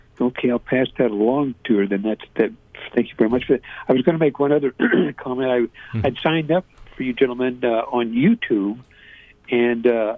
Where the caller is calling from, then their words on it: Utah, United States; I'm calling from Utah, and so I can't get you on the radio from here.